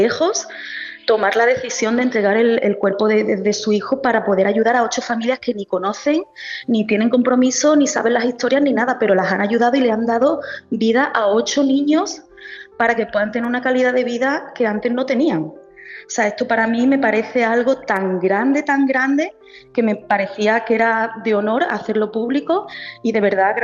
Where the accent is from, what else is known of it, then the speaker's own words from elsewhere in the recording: Marbella, Andalusia, Spain; nosotros somos de Málaga, de Marbella